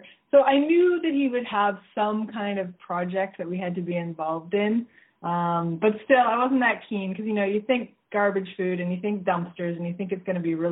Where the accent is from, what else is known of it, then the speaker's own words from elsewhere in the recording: Vancouver, British Columbia, Canada; That's right. We're from Vancouver.